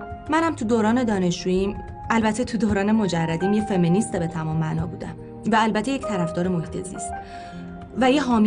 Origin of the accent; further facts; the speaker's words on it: Shiraz, Fars, Iran; راستی من خودم اهل شیرازم، خود شیراز.